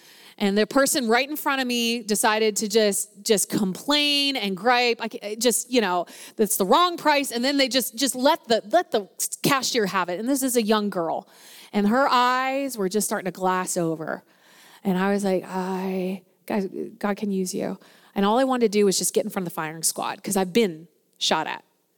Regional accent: Spring Grove, United States; I'm from Spring Grove. It's really funny, like all our common connections. Like you graduated with so-and-so and it's just a small town, right?

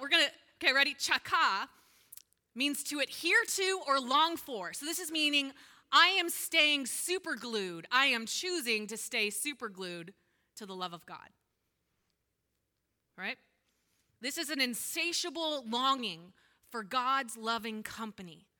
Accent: Spring Grove, Pennsylvania, United States; So I grew up in Spring Grove, and I'm the edge of New Salem, and my whole backyard is a cornfield that I grew up in, that house. It's still a cornfield to this day.

